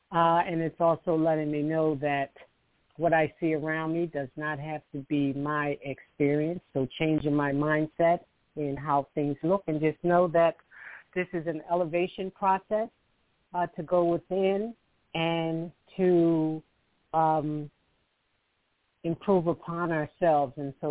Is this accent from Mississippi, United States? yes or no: no; Philadelphia, Pennsylvania, United States; I'm from Philadelphia.